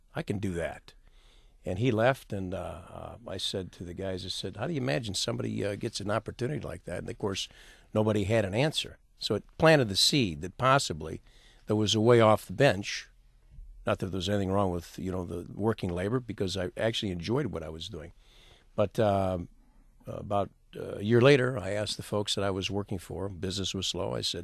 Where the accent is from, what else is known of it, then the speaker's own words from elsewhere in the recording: Warren, Michigan, United States; Yeah, I grew up in Warren, Michigan, and it was one of those terrific neighborhoods where we had every nationality.